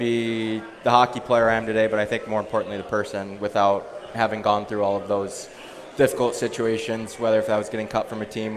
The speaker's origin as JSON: {"language": "English", "region": "Michigan", "country": "United States", "said": "saw that I was from Michigan, and he always goes out to recruit in the BCHL, and he came out and saw me one weekend and liked me and knew I was coming back to Michigan for Christmas to see family."}